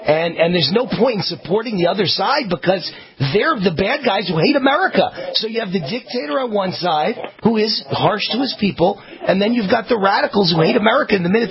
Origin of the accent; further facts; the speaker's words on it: New York, United States; I'm from the New York area.